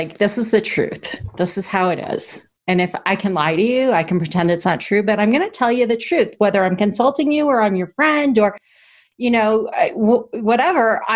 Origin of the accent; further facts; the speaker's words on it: New Jersey, United States; now in Hawaii, United States; But I grew up in New Jersey. And so, you know, there's a certain amount of East Coast way of speaking and doing that can be a little different for the rest of us. Now that I've spent 14 years in Hawaii